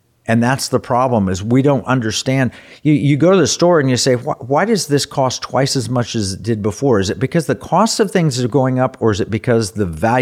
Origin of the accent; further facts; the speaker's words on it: Oklahoma, United States; I grew up in Oklahoma, and tornado scared me.